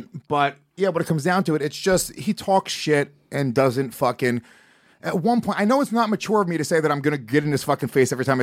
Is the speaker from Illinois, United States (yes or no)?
no; Haverstraw, New York, United States; I grew up in Haverstraw, New York, which was all fucking poor Dominican and Puerto Rican kids.